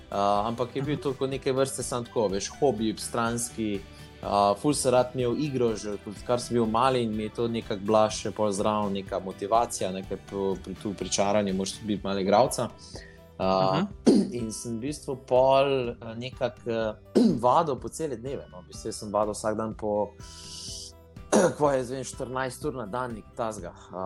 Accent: Celje, Savinja, Slovenia; born there; Rodil sem se v Celju, a veš.

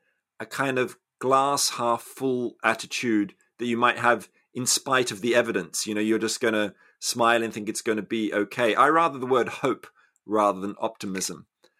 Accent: Australia; I'm a product of white privilege in my case. You know, growing up in Australia, you know, the high school I went to was on land that was stolen from Indigenous people, right?

